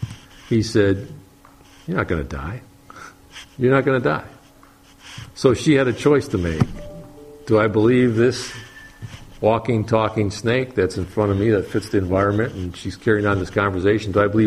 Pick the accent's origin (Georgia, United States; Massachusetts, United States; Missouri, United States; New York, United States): Georgia, United States; went from here to my home state of Georgia